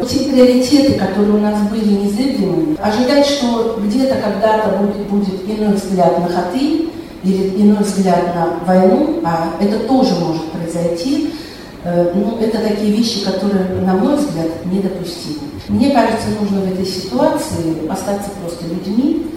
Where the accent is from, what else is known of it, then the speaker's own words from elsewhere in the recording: Belarus; С 5 лет я живу в Белоруссии, хотя я родилась в Белоруссии, и так сложилось, что первые 5 лет по состоянию здоровья мама меня уехала, и мы жили в другой республике.